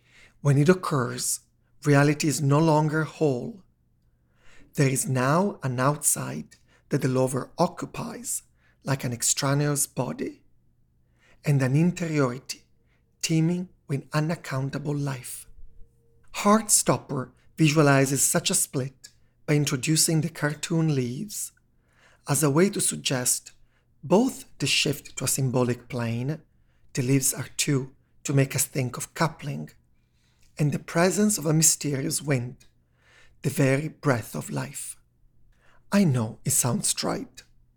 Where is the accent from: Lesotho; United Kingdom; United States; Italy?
Italy; I grew up in Italy, a country that has turned the idea that walking into the world and meeting love from everyone, everywhere, is an actual thing.